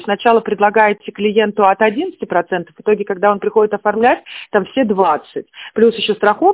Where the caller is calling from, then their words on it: Tver, Tver Oblast, Russia; Мы из Твери, я говорила, а вы в Рязани находитесь.